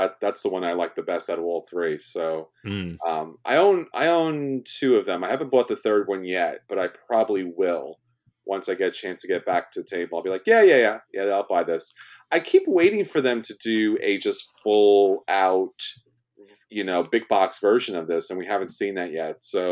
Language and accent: English; New York, United States